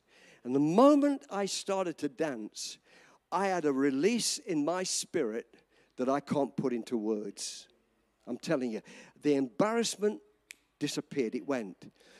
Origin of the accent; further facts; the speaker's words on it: England, United Kingdom; I'm an Englishman. Very reserved, not outgoing at all.